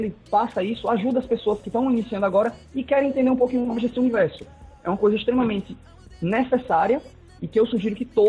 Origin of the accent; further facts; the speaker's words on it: Sergipe, Brazil; eu sou daqui de Sergipe